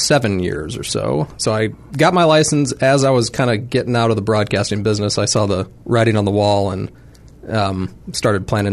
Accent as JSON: {"language": "English", "town": "St. Louis", "region": "Missouri", "country": "United States", "tie": "born or raised there", "said": "I was born and raised in St. Louis. Both sides of my family, generations, they've been in the St. Louis area a very long time."}